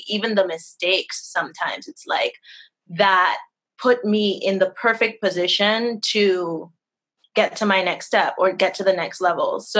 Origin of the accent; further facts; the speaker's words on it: Trinidad & Tobago; now in United States; Well, I'm in Florida.